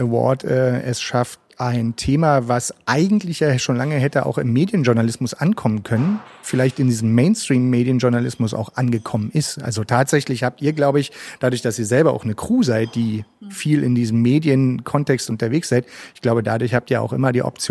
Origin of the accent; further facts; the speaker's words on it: Berlin, Germany; habe ich mich natürlich als Berliner wahnsinnig gefreut